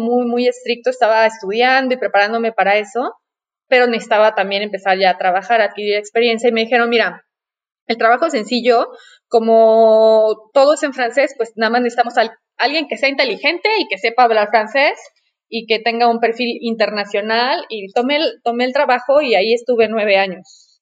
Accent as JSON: {"language": "Spanish", "region": "Mexico City", "country": "Mexico", "tie": "born there", "said": "Nací en la Ciudad de México, por suerte, porque en realidad yo estaba destinada a nacer en La Paz, Baja California Sur. Mi familia es de La Paz, de La Baja, de La Hermosa, de La Playita. Somos familia costeña en el norte de del país."}